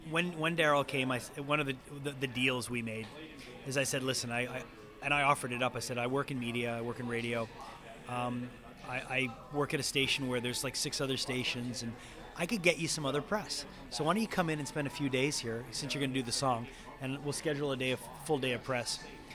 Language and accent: English; Montreal, Quebec, Canada; I'm from Montreal